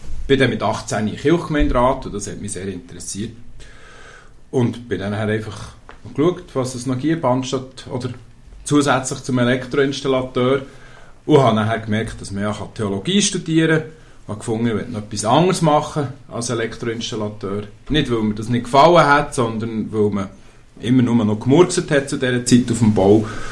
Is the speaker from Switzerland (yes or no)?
yes; Spiez, Bern, Switzerland; also born or lived in Engadin; now in Kerzers, Switzerland; Ich wohne jetzt 9 Jahre, also ich wohne 9 Jahre zu Kerzers. Vorher war ich 2 Jahre im Engadin und noch vorher zu Bern und aufgewachsen bin ich in Spiez.